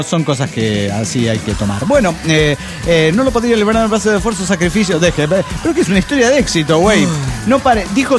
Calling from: Coatzacoalcos, Veracruz, Mexico; de Coatzacoacos, de Veracruz, México.

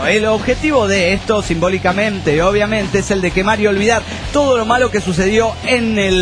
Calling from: Tucumán, Argentina; de Tucumán.

